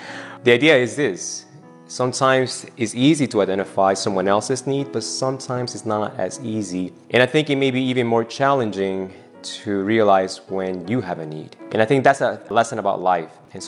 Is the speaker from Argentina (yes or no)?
yes; Argentina; English is a second language; And when I grew up, I'm from Argentina, on the hottest part of the day